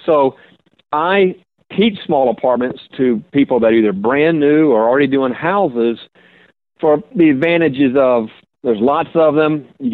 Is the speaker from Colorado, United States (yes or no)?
no; Houston, Texas, United States; even, you know, here in my hometown of Houston, great cash flowing properties.